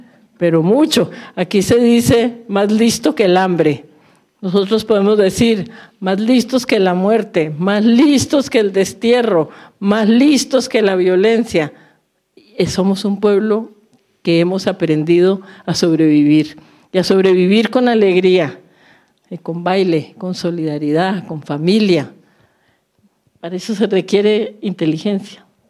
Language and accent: Spanish; Colombia; Es que nosotros somos así. Es que un colombiano no se queda varado.